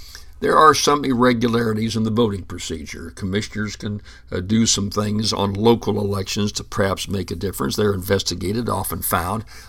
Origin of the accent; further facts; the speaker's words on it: Louisiana, United States; I was the Secretary of State in my home state of Louisiana, the chief elections officer.